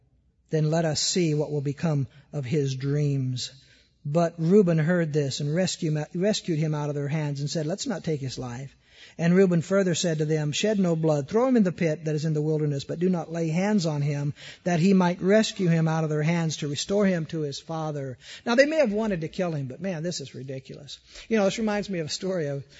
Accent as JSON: {"language": "English", "town": "Peoria", "region": "Arizona", "country": "United States", "tie": "born or raised there", "said": "we grew up out in Peoria and you could see about a quarter of a mile up to the next beginning of town from where we sat, nothing in between but cotton fields."}